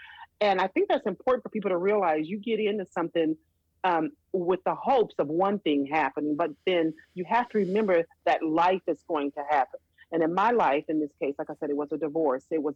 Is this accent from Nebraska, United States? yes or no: yes; Omaha, Nebraska, United States; now in Alaska, United States; Okay, well, I'm from Omaha, Nebraska, and I clearly saw differences in color when I lived in Omaha.